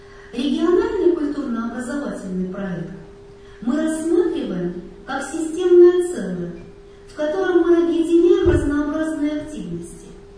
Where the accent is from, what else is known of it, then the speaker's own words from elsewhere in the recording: Ural, Russia; Я такой, я уралец.